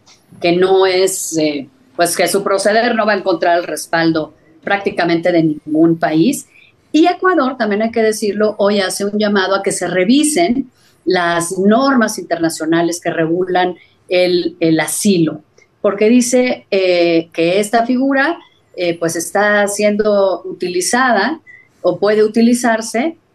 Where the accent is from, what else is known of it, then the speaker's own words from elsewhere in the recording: Mexico; Pero como mexicanos creo que también estamos obligados a hacer una reflexión